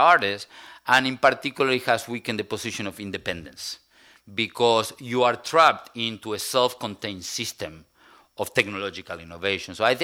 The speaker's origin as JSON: {"language": "English", "country": "Argentina", "said": "I'm from Argentina myself."}